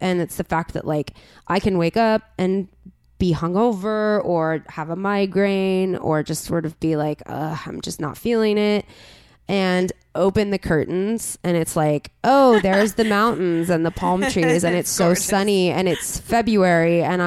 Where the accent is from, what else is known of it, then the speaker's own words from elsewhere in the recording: La Crescenta, California, United States; I'm an east sider. Yeah. I've always lived on the east side. I grew up in La Crescenta, which uh-huh. is above Glendale.